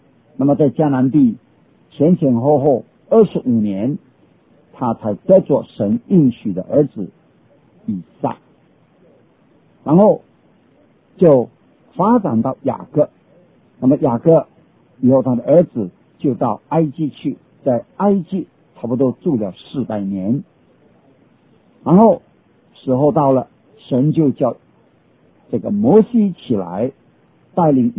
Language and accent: Chinese; China; 中东的人跟我们中国人几乎一样，都有家谱。